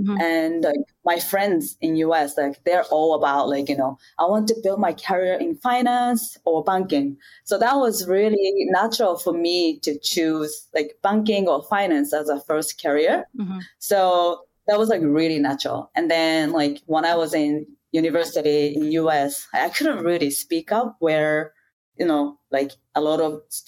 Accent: Kagawa, Japan; And like Tiffany mentioned earlier, I was born and raised in Japan prefecture called Kagawa, which is the smallest prefecture in Japan.

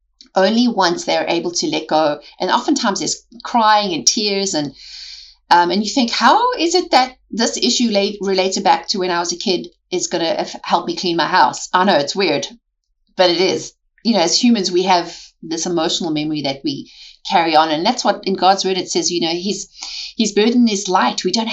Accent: South Africa; I grew up in South Africa and ice skating is not a thing there. There's no rinks.

